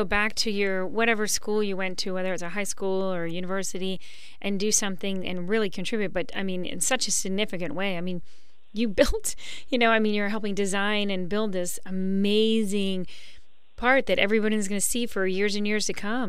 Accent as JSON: {"language": "English", "region": "Florida", "country": "United States", "lives_now": "Washington, United States", "said": "when I first got to Washington, D.C. 20 years ago, I came from Florida"}